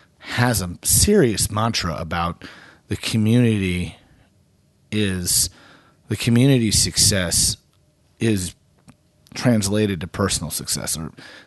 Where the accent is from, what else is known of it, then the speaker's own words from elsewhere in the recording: Tucson, Arizona, United States; Well, I grew up here in Tucson, and my grandmother was on the bench.